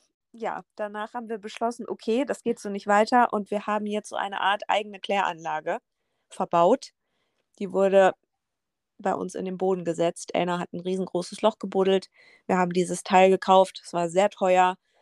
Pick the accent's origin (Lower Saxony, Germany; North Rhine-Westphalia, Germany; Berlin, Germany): Lower Saxony, Germany; Hanover; Das ist ganz witzig, weil ich komme ja nun aus der Großstadt, aus Hannover.